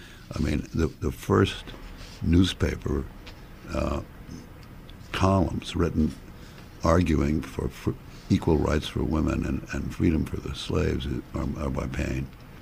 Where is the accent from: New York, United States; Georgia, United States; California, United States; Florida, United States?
California, United States; San Francisco; I'm born in 1935, and I grew up in San Francisco during World War II